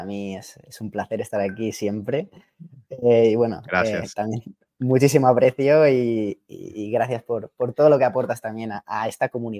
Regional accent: Alicante, Valencian Community, Spain; soy pues, original de España, pues, Alicante

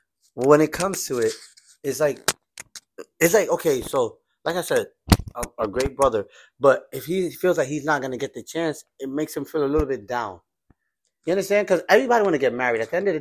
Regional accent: Gambisara, Upper River, Gambia; I'm from Gambisara, the place that gave birth to the Gambia

